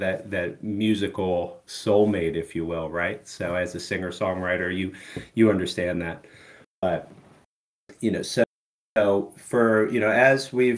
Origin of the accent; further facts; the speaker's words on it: Virginia, United States; now in Pittsburgh, United States; I'm from Pittsburgh, Pennsylvania, and Brian's back from where I'm originally from, down in the Virginia area.